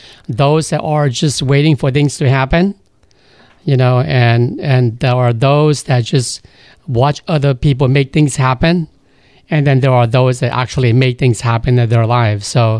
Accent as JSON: {"language": "English", "town": "Fresno", "region": "California", "country": "United States", "tie": "born or raised there", "said": "I am a Fresno native. I grew up in Fresno and just kind of left Fresno in 1986, but I came back in 2007, so I'm here now."}